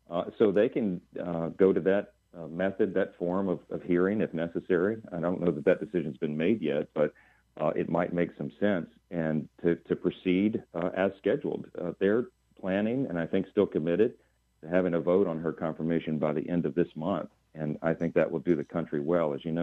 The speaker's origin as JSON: {"language": "English", "town": "Shreveport", "region": "Louisiana", "country": "United States", "tie": "born or raised there", "said": "She grew up outside of New Orleans, and I grew up in Shreveport."}